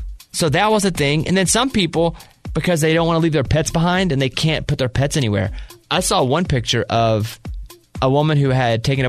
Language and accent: English; Arkansas, United States; me growing up in Arkansas, and we wouldn't have a hurricane, but there's something coming, a tornado, but they're quicker.